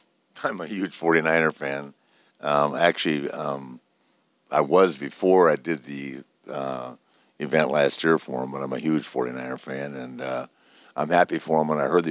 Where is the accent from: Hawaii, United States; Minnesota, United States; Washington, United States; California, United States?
Minnesota, United States; Minneapolis; I'm from Minneapolis, right?